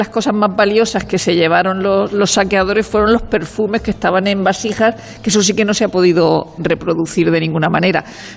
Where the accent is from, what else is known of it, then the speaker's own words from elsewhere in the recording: Region of Murcia, Spain; Yo como soy de Murcia digo peo, no digo eso.